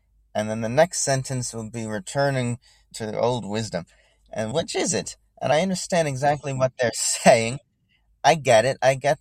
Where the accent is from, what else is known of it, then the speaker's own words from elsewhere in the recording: New Jersey, United States; Not everyone loves New York. I do. I grew up in New Jersey. So I love the big city and the small town. I grew up in a small town.